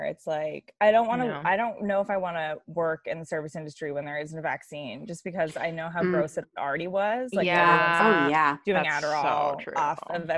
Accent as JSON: {"language": "English", "region": "Massachusetts", "country": "United States", "tie": "born or raised there", "said": "So yeah, I grew up in suburban Massachusetts"}